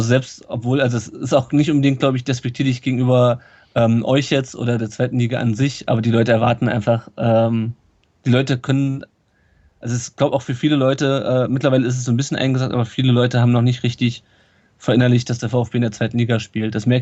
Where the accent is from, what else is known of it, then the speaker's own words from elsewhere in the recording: Kassel, Hesse, Germany; now in Stuttgart, Germany; ich komme auch ursprünglich nicht aus Stuttgart, das kommt ja auch hinzu. Ich komme ursprünglich aus Kassel. Ich bin also sogar noch näher an den VfB herangezogen im Laufe der Zeit.